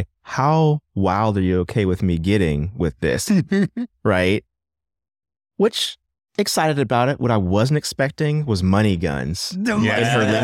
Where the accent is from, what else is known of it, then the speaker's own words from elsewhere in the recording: Ohio, United States; now in Indianapolis, United States; So I'm from Ohio. Which mm-hmm. I jokingly call Indiana East, right?